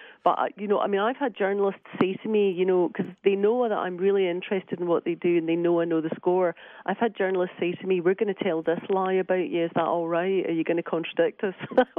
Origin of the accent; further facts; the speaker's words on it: Glasgow, Scotland, United Kingdom; also born or lived in Paris / Amsterdam / Norway / London; now in Phoenix, United States; I'm actually not from Phoenix. No, I'm from Glasgow in Scotland, in the UK.